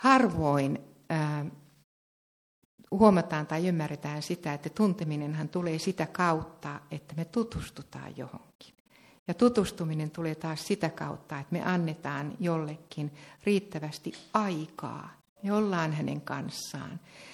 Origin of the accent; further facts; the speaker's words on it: Ostrobothnia, Finland; kun mä oon Pohjanmaalta